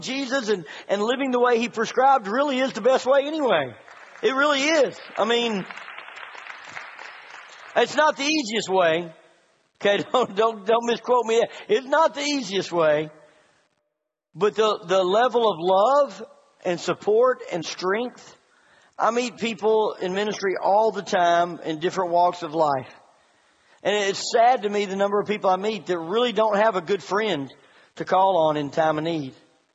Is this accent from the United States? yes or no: yes; United States; I'm an American patriot, okay? I love our country.